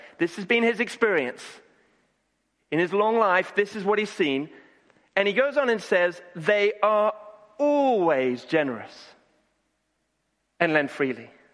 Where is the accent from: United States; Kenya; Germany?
Kenya; Nairobi; now in Brighton, United Kingdom; because I grew up in Nairobi, I feel so much at home